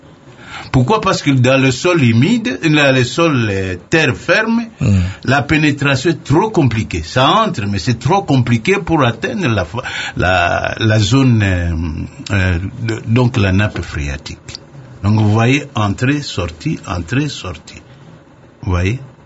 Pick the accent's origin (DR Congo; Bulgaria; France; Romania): DR Congo; Mais attendez. Le meilleur pays, c'est nous. Après le Brésil. C'est nous.